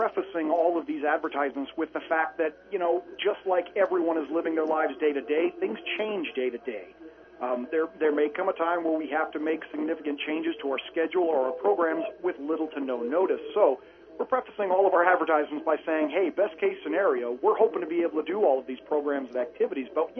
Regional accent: Kingman, Arizona, United States; I grew up in Kingman. I was participating in programs like this when I was a kid.

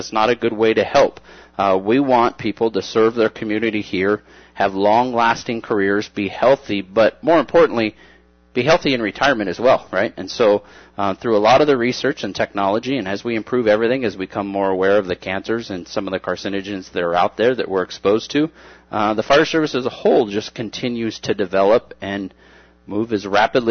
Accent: Bullhead City, Arizona, United States; born there; I was born here in Bullhead City.

